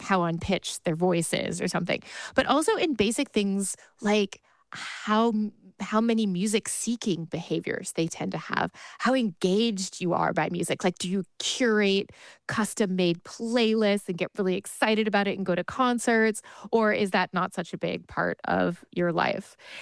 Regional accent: St. Louis, Missouri, United States; my parents took me, I grew up in St. Louis, Missouri. They took me to Powell Symphony Hall to hear Handel's Messiah.

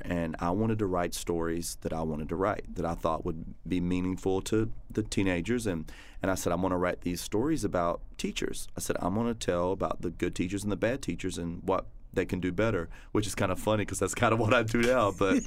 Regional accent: North Carolina, United States; I grew up in the country, eastern North Carolina, down a dirt road, and all my life I just wanted to travel and see the world

